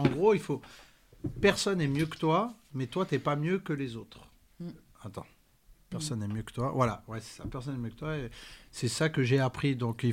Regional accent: Marrakesh, Marrakesh-Safi, Morocco; Moi, je suis de Marrakech.

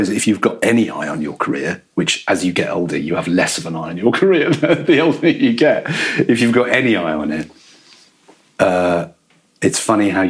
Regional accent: Newcastle, North East England, United Kingdom; I grew up in Newcastle and my brother and I went to an all-boys school, the Royal Grammar School in Newcastle.

